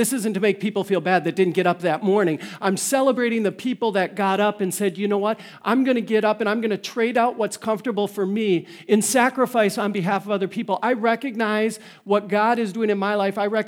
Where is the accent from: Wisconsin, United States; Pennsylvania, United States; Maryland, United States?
Wisconsin, United States; Green Bay; I grew up in Green Bay, by the way.